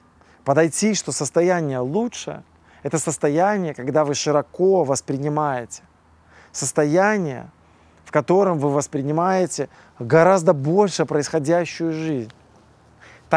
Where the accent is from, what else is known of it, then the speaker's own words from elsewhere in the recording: Minsk, Belarus; moved away as an adult; also born or lived in Moscow; now in California, United States; я в тот момент времени жил в Москве, я сам из Минска, и в 2010 году мы переехали с семьей в Москву, сейчас мы живем в США, в Калифорнии, чуть южнее Сан-Франциско